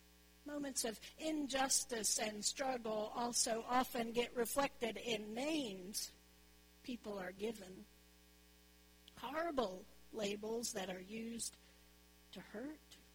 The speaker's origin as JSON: {"language": "English", "region": "the South", "country": "United States", "accent": "Southern", "said": "people made so many assumptions about who I was as a woman from the South. They made a lot of fun of my accent, which I think is a beautiful accent."}